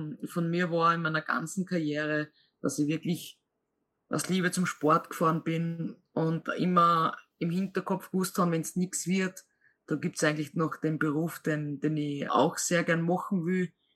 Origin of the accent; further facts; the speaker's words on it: Lachtal, Styria, Austria; grüß euch einmal aus der wunderschönen Steiermark. Ich bin am Lachtal aufgewachsen. Meine Eltern haben dort eine Skihütte, das Café Hannes.